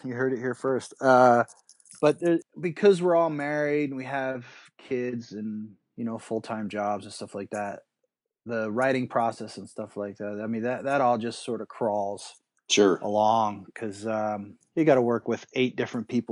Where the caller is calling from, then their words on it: Denver, Colorado, United States; I'm calling you from Denver, Colorado.